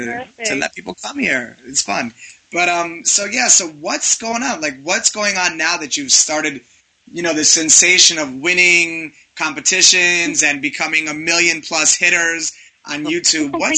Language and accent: English; New York, United States; I grew up in New York, so I don't know what any of you are talking about right now. I'm a New Yorker.